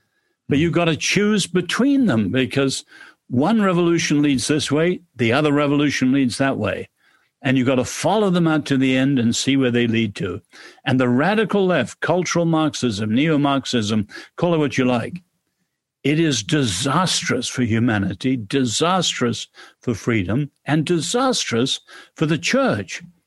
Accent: England, United Kingdom; I'm English.

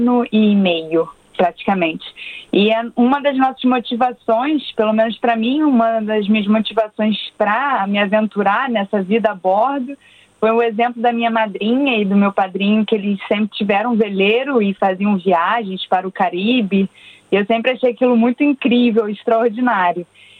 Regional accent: Niterói, Rio de Janeiro, Brazil; now in Australia; Eu sou de Niterói, do Rio de Janeiro.

